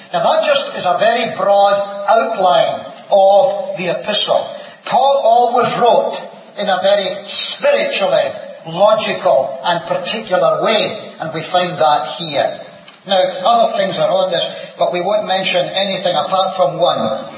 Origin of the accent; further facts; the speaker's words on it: Scotland, United Kingdom; accent: Scottish; You probably have got used to my Scottish accent now